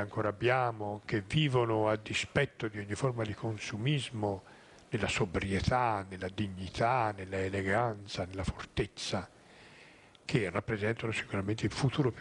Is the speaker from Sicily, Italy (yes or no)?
no; Tuscany, Italy; Io sono toscano, la Toscana è bellissima.